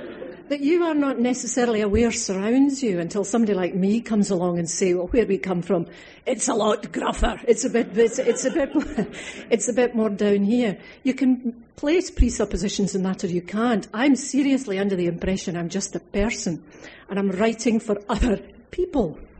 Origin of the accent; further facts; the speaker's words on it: Scotland, United Kingdom; It doesn't occur to me I'm Scottish until someone points it out basically, because I still live there, and it seems to me a perfectly acceptable, my diction and my language is basically standard English. It's inflected by an accent.